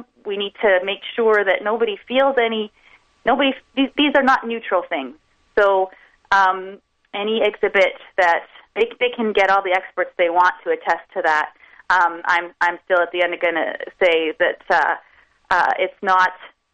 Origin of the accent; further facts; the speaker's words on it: Toronto, Ontario, Canada; I remember as a kid, I grew up in Toronto